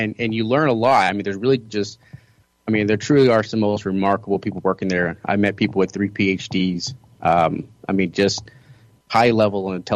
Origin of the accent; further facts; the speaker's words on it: Clearwater, Florida, United States; So I grew up in Clearwater, and I actually went to Clearwater High School JROTC.